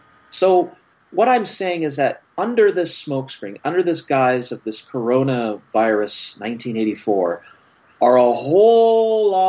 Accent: Canada; And I support him all the way, even though I'm Canadian.

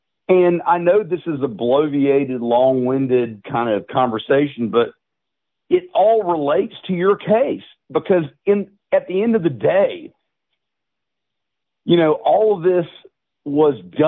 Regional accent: the South, United States; And as a Southerner

